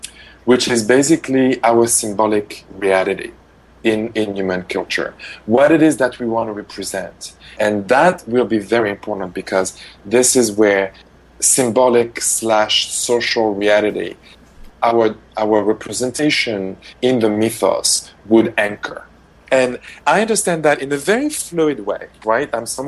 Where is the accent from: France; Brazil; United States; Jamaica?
France; accent: French; English is a second language; Okay, I hope my French accent wouldn't be too difficult for